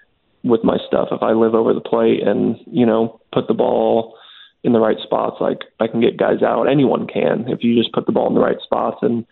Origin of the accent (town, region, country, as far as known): California, United States